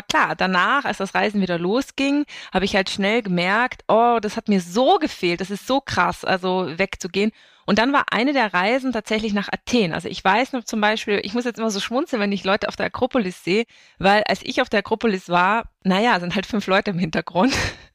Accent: Austria; now in Hamburg, Germany; ich bin Österreicherin und bin vor 17 Jahren nach Hamburg gezogen, also 2006.

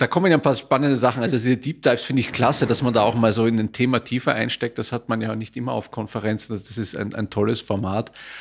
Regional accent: Vienna, Austria; Wien, aus meiner Heimatstadt, ist es ja noch mehr ums Eck.

